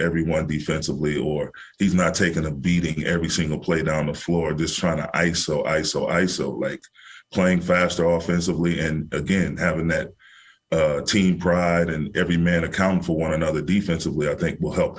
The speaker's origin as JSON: {"language": "English", "town": "Saginaw", "region": "Michigan", "country": "United States", "tie": "born or raised there", "said": "I grew up in Saginaw, Michigan, man, as a Detroit Piston fan."}